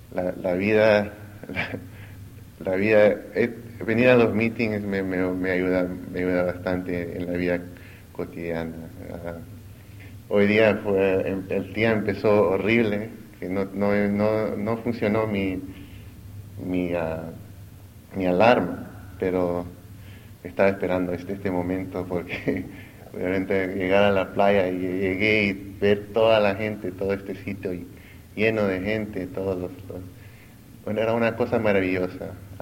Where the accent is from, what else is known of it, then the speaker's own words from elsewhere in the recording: Peru; moved away; Yo vine a este país muy joven, o sea, soy originalmente del Perú, pero bueno, mi español es como de niño.